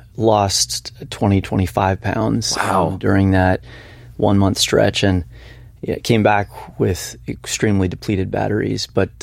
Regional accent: Colorado, United States; I did like hiking. I grew up in Colorado

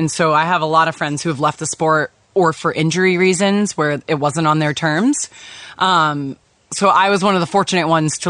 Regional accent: Rhode Island, United States; I'm 26 years old. I'm from Rhode Island. So, born and raised in the Ocean State.

